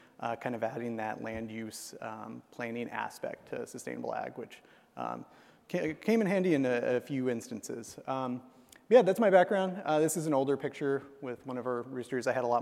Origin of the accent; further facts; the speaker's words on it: Texas, United States; also born or lived in Iowa; I'm from Texas originally, but have bounced back and forth between Texas and Iowa